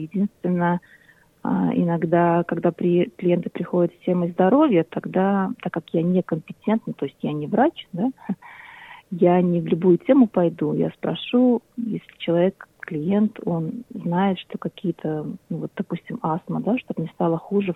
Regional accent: Latvia; moved away as an adult; also born or lived in England; now in Australia; Я родом из Латвии, где прожила до 2000, не помню уже какого года, 2001, наверное, нет, в 2004 я переехала в Англию, где я познакомилась с мужем, а его мечта была Австралия

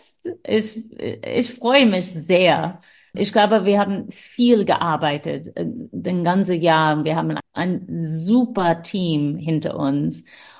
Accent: Sydney, New South Wales, Australia; Und ich bin Inderin, also meine Eltern kommen aus Indien. Ich bin auch aus Sydney.

